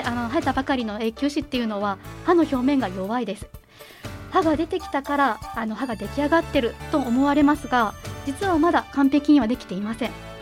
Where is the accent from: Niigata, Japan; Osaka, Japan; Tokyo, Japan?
Niigata, Japan; Sanjo; 私は三条市出身で、三条高校新潟大学歯学部を卒業して、